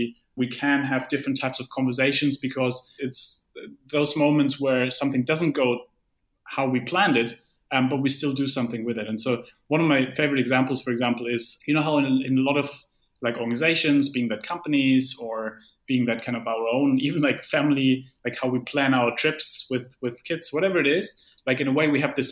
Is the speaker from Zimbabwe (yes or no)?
no; Germany; English is a second language; Yeah, it's interesting because I come from Germany.